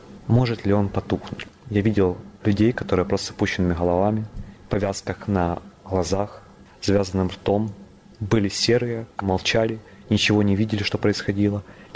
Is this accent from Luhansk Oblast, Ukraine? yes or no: yes; Luhansk, Luhansk Oblast, Ukraine; born there